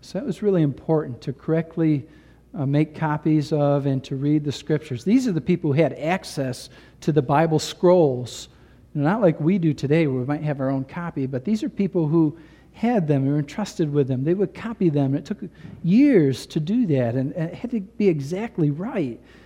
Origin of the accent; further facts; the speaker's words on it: New York, United States; Maybe went down to Richmond, or we came from New York State, go to Albany, and people stand on the steps of the Capitol